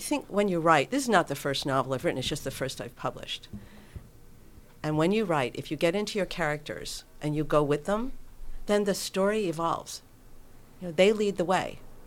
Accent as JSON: {"language": "English", "region": "New York", "country": "United States", "tie": "born or raised there", "said": "And I grew up in New York, and my mother was a just passionate believer in education and in reading."}